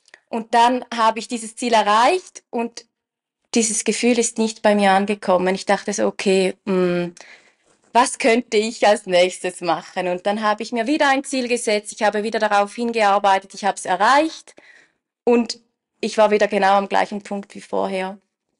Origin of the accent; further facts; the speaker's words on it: St. Gallen, Switzerland; Ich komme aus der Region St. Gallen.